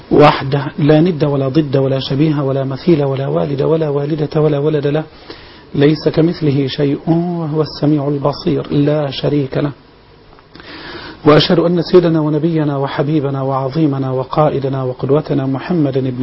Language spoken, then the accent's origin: Arabic; Egypt; احنا الشعب المصري